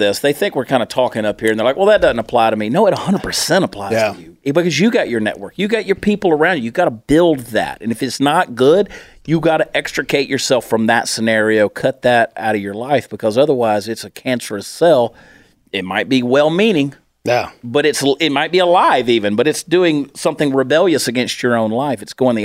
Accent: Georgia, United States; also born or lived in New Jersey; But no, I was born in New Jersey, of course. I was 4 months of my life there and then grew up in Georgia. But I did. I bounced all over the world, really

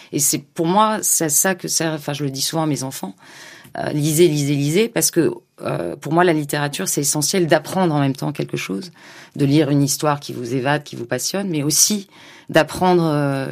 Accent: Djibouti; moved away; Enfin, quand j'ai quitté Djibouti, il n'y avait pas encore la dictature. Mais c'est donc un pays, évidemment, depuis gamine, dont j'entendais parler, qui est un confetti, hein, c'est tout petit.

